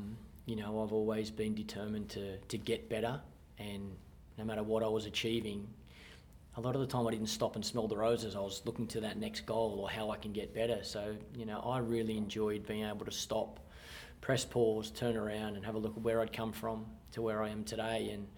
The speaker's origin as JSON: {"language": "English", "country": "Australia", "said": "my value of playing cricket and my respect of that association being an Australian cricketer is no different to anybody that has come before me"}